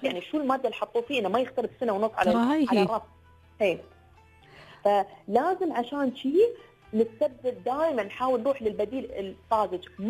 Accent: United Arab Emirates

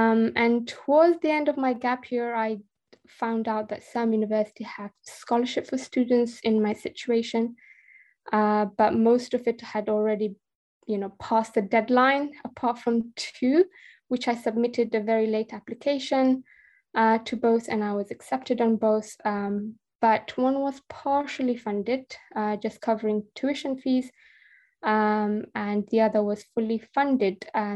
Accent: Quetta, Balochistan, Pakistan; moved away; So I grew up mostly in Quetta and attended a community school there until towards the end of 2011

